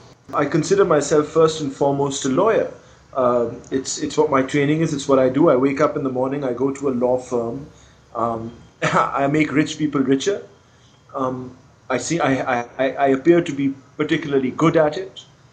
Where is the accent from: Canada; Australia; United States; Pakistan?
Pakistan; we were growing up in Pakistan